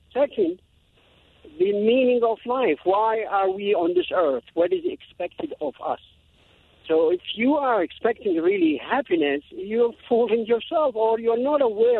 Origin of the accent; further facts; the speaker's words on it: Iraq; I'm from Iraq. I lived in Iraq, and I lived in this country, too.